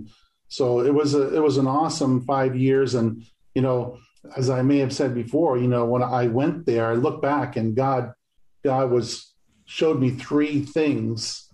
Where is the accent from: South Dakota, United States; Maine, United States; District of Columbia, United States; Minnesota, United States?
Maine, United States; Portland; born there; Well, I was born in Portland, Maine